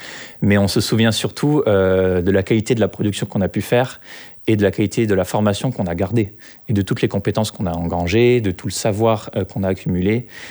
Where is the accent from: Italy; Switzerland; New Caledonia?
New Caledonia; quand on est un Calédonien qui va en métropole, on a toujours un petit peu un syndrome de l'imposteur